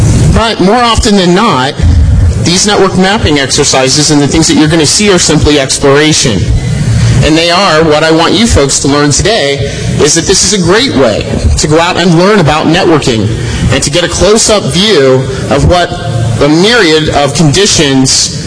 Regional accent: Columbus, Ohio, United States; I'm from Columbus, Ohio

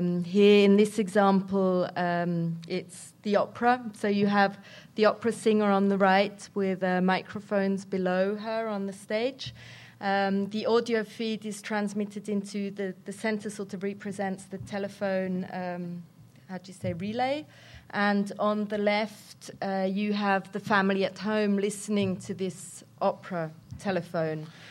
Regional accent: Zurich, Switzerland; We're from Zurich, Switzerland, and it's a great pleasure to be here.

